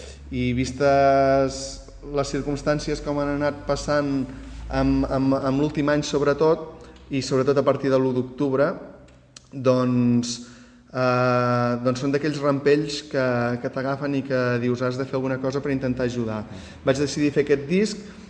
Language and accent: Catalan; Mont-roig del Camp, Catalonia, Spain; Un és el meu poble, on he crescut, on visc, de fet, on hi tinc tota la meva vida.